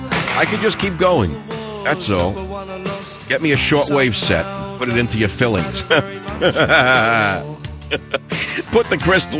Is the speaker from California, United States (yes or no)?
yes; San Francisco, California, United States; Let's go back to San Francisco, which is my hometown.